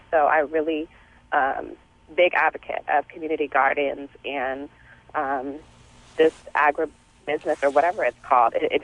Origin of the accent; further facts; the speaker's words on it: East Palo Alto, California, United States; I am from California, from a town called East Palo Alto. It's about 30 minutes south of San Francisco and Oakland.